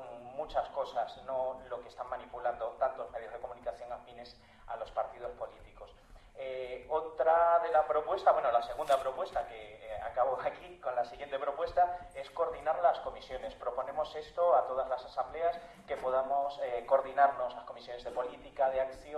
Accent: Villaverde, Community of Madrid, Spain; Soy de Villaverde, realmente represento la asamblea ahora mismo del distrito.

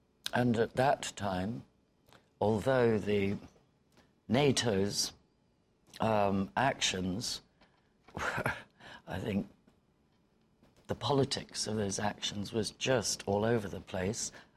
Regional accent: United Kingdom; But what's alarming to me as a British citizen, and I know for sure to many American citizens

